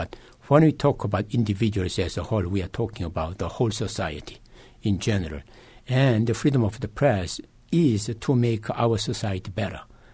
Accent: South Korea; English is a second language; moved away as an adult; now in United States; I am originally from South Korea, and I was a student in South Korea in the 1970s.

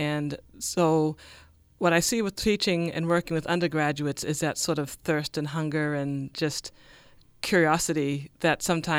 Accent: Boston, Massachusetts, United States; But I grew up in Boston and went to the Boston Public Schools.

